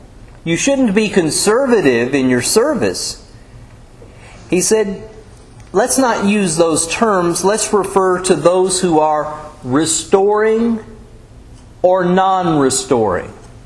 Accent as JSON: {"language": "English", "town": "Nashville", "region": "Tennessee", "country": "United States", "tie": "born or raised there", "said": "Growing up in Nashville, I was privileged to know three of the prominent preachers."}